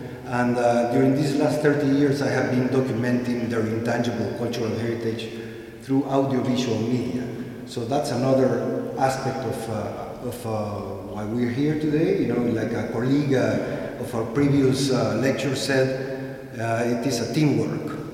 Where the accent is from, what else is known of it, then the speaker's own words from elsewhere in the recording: Guatemala; I am from Guatemala, Central America, very next door to Mexico, for those who are not familiar.